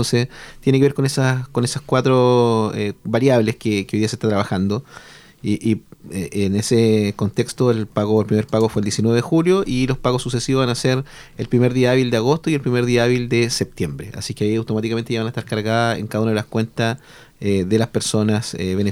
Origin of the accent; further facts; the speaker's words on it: Lota, Biobío, Chile; yo soy de Lota. Entonces, hay en mis redes sociales muchas familias de Lota.